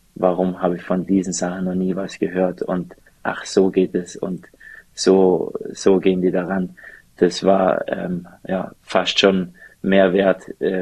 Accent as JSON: {"language": "German", "region": "Bavaria", "country": "Germany", "tie": "born or raised there", "said": "Dort, wo halt mein Herz hingehört und hier der Bayerische Bodensee, wo ich aufgewachsen bin."}